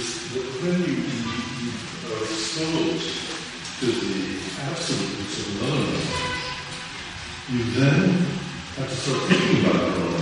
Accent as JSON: {"language": "English", "country": "United States", "tie": "born or raised there", "said": "as I was born and raised in America"}